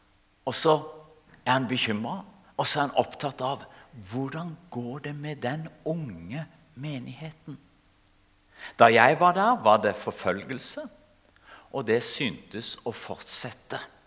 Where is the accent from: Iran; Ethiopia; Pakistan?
Ethiopia; born or raised there; also born or lived in Kenya